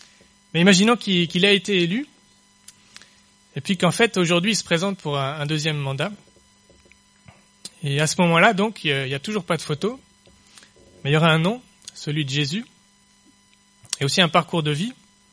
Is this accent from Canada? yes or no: no; France; Je suis français de l'étranger, donc je n'ai pas le droit de vote